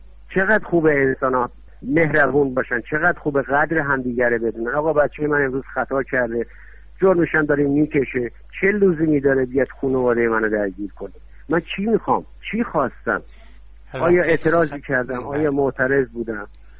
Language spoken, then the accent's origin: Persian; Iran; من با هیچ دنیایی عوض نمی کنم خاک این کشور منو، چون توش من بزرگ شدم